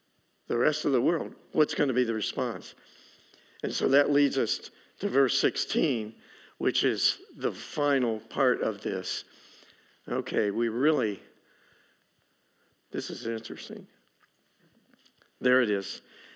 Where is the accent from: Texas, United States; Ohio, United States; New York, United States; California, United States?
Ohio, United States; Lima; So Jan and I grew up in Lima, Ohio. Lima's not famous for too much, except for us.